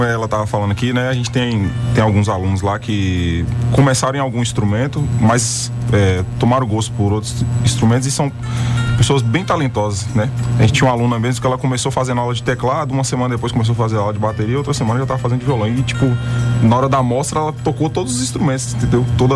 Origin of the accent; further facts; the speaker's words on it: Bom Jesus da Lapa, Bahia, Brazil; now in Guanambi, Brazil; eu sou de Bom Jesus da Lapa.